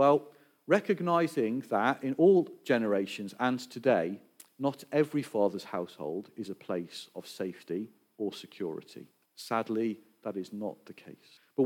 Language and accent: English; Birkenhead, North West England, United Kingdom; accent: Scouse; I'm originally from the Northwest, if you were trying to guess my accent. It's a little bit confused, but I was a Scouser originally. My mum will tell you we're from near Chester, but we weren't. We're from Birkenhead